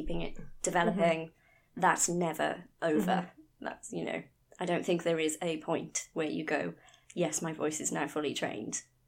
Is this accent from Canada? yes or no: no; Wales, United Kingdom; I'm Welsh, if you can't sort of tell that from my accent